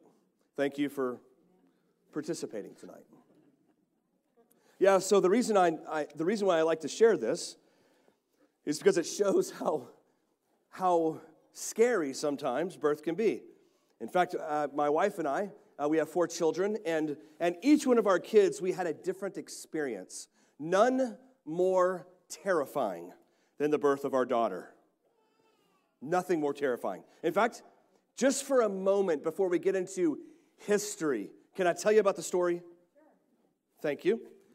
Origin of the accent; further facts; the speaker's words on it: Texas, United States; I'm a Texan, so I've got things in my glove box.